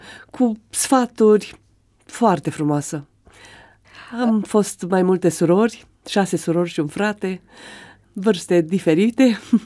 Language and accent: Romanian; Turnu Măgurele, Teleorman, Romania; Ei erau tot din Telorman, eu sunt din Turnu Măgurele